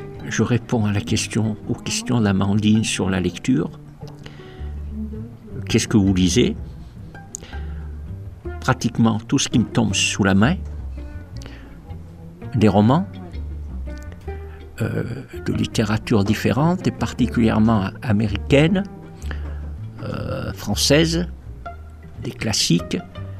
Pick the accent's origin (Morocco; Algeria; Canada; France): Morocco; moved away; c'est quand je suis arrivé du Maroc, un pays sec. Je voyais pas d'eau.